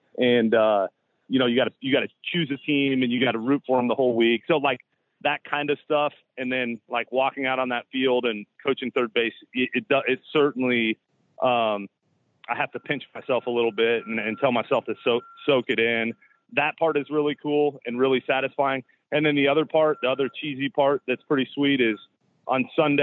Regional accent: Iowa, United States; I grew up in Iowa, and so I need a lot of tickets.

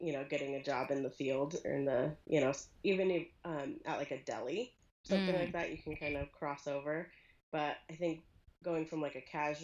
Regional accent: Pasadena, California, United States; now in Idaho, United States; Okay. I'm from Pasadena originally.

